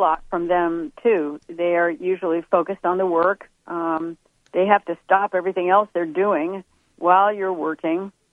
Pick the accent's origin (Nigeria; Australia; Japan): Japan; also born or lived in New York, United States; when I grew up in Japan and started doing musicals there as a child